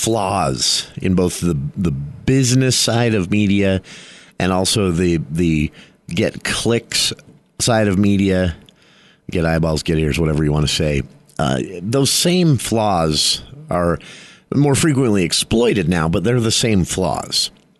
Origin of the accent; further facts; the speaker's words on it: Utah, United States; There was an event that happened here in my home state. For those listening outside of Utah